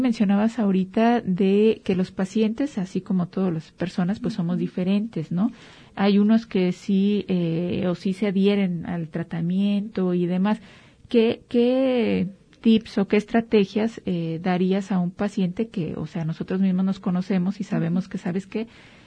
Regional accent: Mexico; yo lo he visto como mexicanos, a lo mejor es periodo de vacaciones.

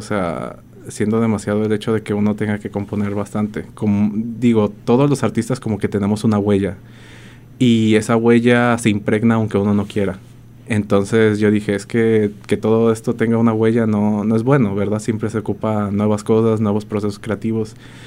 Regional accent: Oakland, California, United States; Soy de aquí, de Oakland.

